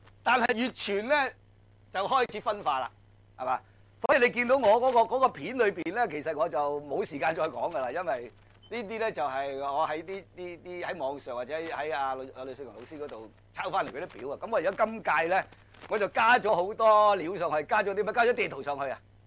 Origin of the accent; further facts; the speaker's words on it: China; 我哋中國人了解嘅禪宗或者佢個歷史好